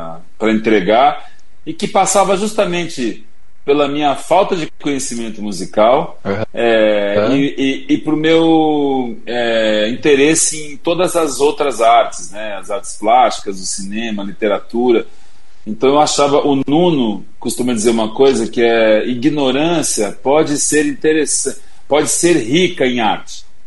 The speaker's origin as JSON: {"language": "Portuguese", "region": "São Paulo", "country": "Brazil", "tie": "born or raised there", "said": "Eu sou paulistano, né? Nascido na capital, filho de um baiano e uma mineira."}